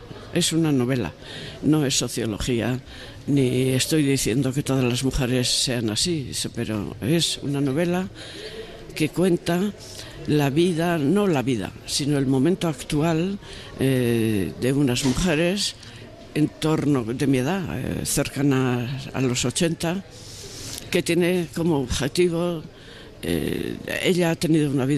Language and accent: Spanish; San Sebastián, Basque Country, Spain; born there; now in Hondarribia, Spain; De San Sebastián, nacida en San Sebastián, y llevo 40 años viviendo en Hondarribi, que está justo, si yo miro por la ventana, lo que veo es el Estado francés. O sea, está en la frontera.